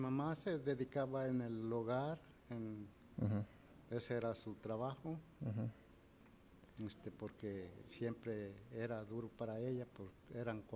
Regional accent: Zacualco de Torres, Jalisco, Mexico; now in United States; Pues estaba yo en mi pueblo, en Zacualco de Torres, Jalisco.

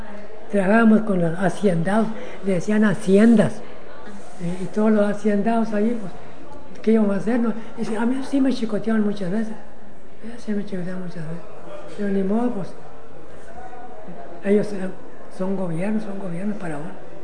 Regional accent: San José de Gracia, Sinaloa, Mexico; born there; Yo nací en San José de Gracia, Sinaloa, en 1914.

